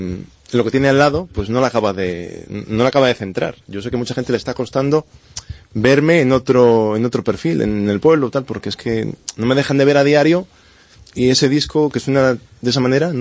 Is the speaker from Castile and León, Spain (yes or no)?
yes; Zamora, Castile and León, Spain; now in Villalpando, Spain; natural soy de Zamora.